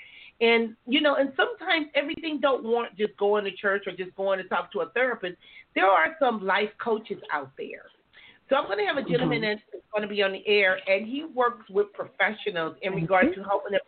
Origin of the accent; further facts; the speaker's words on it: Compton, California, United States; I used to say, even growing up in Compton, people would leave the ghetto